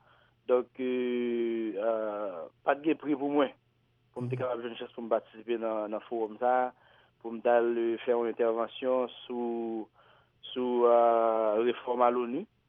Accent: Haiti

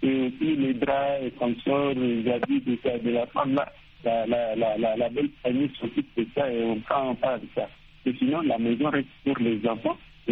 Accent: DR Congo; Et chez nous, en République démocratique du Congo

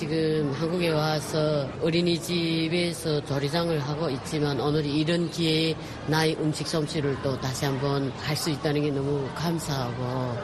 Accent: Daegu, South Korea; now in Seoul, South Korea; KTX 대구 가면 좀 시간은 걸리더라도 즐겁더라고요. 힘들어도 또 그게 우리 고향 분들이 따뜻함이라 할까요?

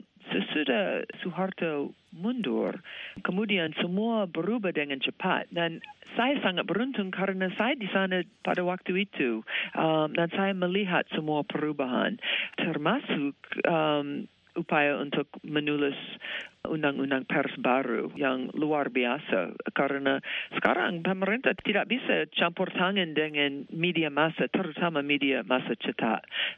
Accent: Florida, United States; Indonesian is a second language; Dan ada banyak pantai dan saya berasal dari Florida, yang hangat seperti Indonesia dan banyak pantai.

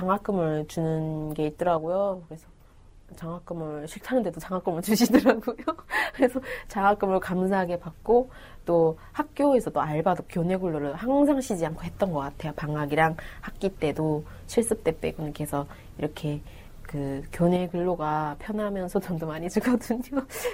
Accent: North Korea; now in South Korea; 제가 북한에서 왔다는 걸 말하기 원하지 않았었던 것 같아요.

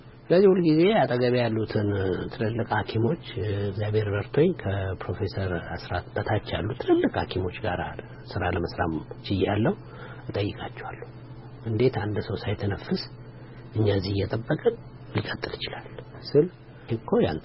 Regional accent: Addis Ababa, Ethiopia; አዲስ አበባ ነው የተወለድኩት።

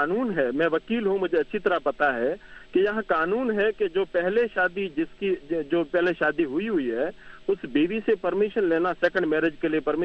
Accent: Pakistan; ہم پاکستانی ہیں اور we are indigenous of this land, تو ہم کوئی باہر سے مائگریٹ کر کے نہیں آئے ہیں.

